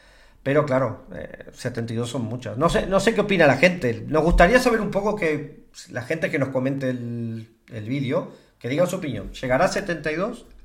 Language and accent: Spanish; Spain; Y eso es lo que yo espero como aficionado español.